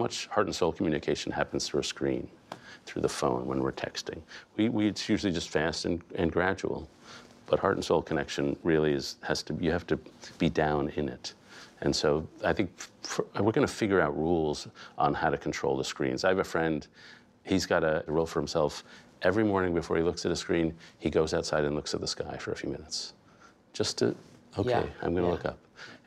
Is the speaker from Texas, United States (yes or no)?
no; New York City, New York, United States; I grew up in Greenwich Village in that period, so I was sort of surrounded by hippies.